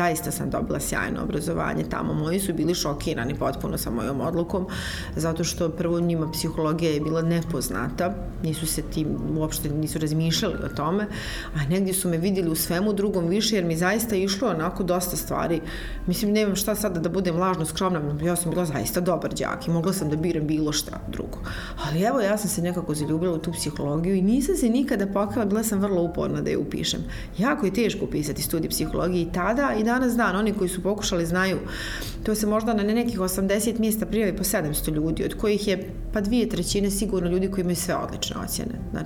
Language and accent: Bosnian; Bosnia & Herzegovina; moved away; Ja sam pobjegla odavde, iz Bosne i Hercegovine smo otišli odavde kao porodice koja je potpuno izmiješana po pitanju, dakle, neke nacionalne pripadnosti. Mi smo potpuno i sa mamine i sa tatine strane onako svi baš multietnička jedna porodica